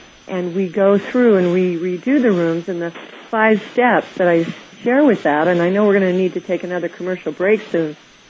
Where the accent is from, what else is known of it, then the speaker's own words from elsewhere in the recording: Kansas, United States; as Grandpa taught me growing up in Kansas, to shoot for the star